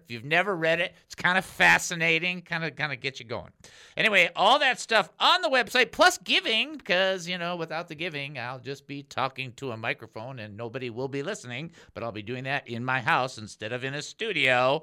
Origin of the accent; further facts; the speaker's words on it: Detroit, Michigan, United States; But we grew up in Detroit, so what do you want, okay?